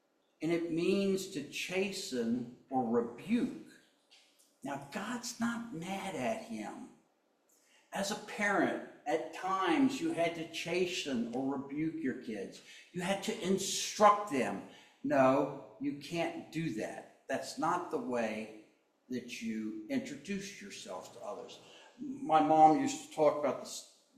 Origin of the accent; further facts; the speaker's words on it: the South, United States; I don't know. I'm from the South, that's how I say it.